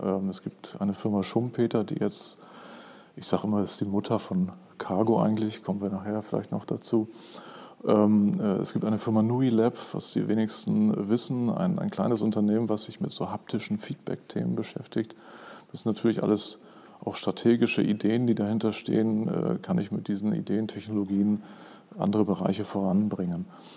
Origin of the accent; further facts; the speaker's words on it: Hamburg, Germany; ich komme aus Hamburg, bin da geboren und aufgewachsen, habe dort Maschinenbau studiert